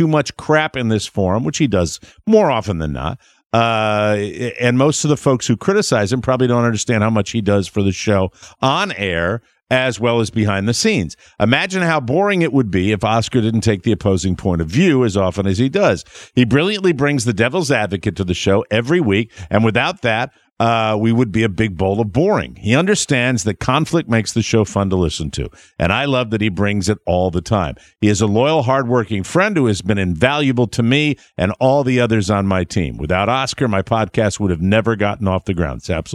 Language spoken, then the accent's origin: English; Ireland; I said, I'm Irish. I do everything for credit.